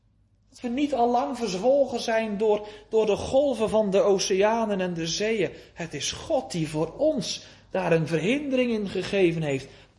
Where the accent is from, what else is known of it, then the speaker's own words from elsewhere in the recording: Netherlands; born there; En dan wonen wij hier in dit land, we zijn geboren in Nederland.